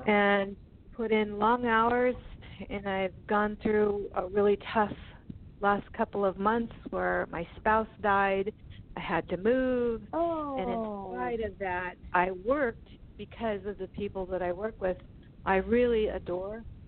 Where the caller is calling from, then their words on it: California, United States; Teresa, I'm calling from California.